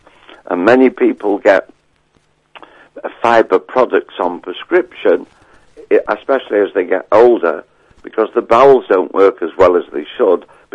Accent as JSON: {"language": "English", "country": "United Kingdom", "said": "So as I'm a British pharmacist, I have a pharmacy in Prestwich, Manchester"}